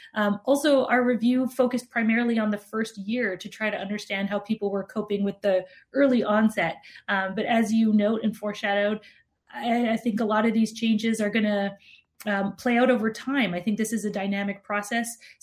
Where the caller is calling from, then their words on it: Canada; I'm calling in from Canada